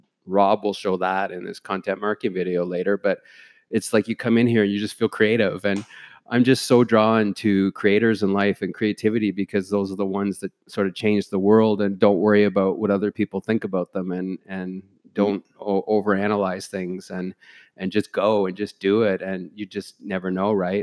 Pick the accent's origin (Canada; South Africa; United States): Canada; Peterborough, Ontario; also born or lived in Toronto; So we moved to Peterborough from Toronto, and grew up here. Great city to grow up in, but I left to work in media in Toronto.